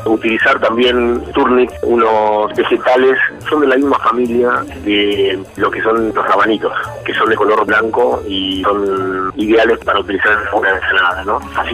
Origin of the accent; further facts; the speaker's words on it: Mar del Plata, Buenos Aires Province, Argentina; pude asesorarme desde Argentina, desde mi tierra, hablo de Mar del Plata